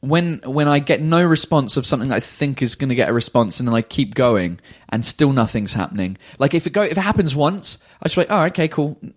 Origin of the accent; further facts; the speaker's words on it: England, United Kingdom; There's lots of famous people who I don't know because, you know, I'm English.